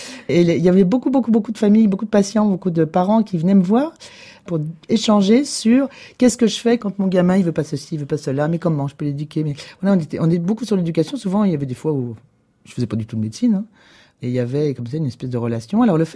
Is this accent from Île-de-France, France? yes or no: yes; Poissy, Île-de-France, France; Moi, j'ai toujours habité la région. Je suis né à Poissy. J'ai exercé comme médecin carrière sous Poissy. Et après, je suis venu vivre à Chanteloup. Donc, j'ai un périple quand même de 10 km dans ma vie.